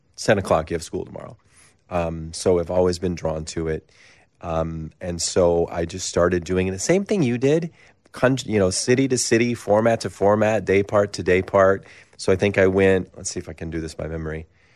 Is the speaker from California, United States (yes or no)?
no; Michigan, United States; I grew up on Chicago radio, even though I grew up in Michigan. I was near the lake, so all the signals would bounce off the water.